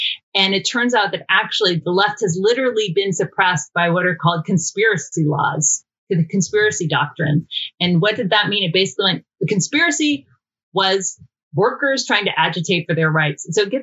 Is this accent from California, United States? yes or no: no; Georgia, United States; Let's be clear, even though we're both from Georgia.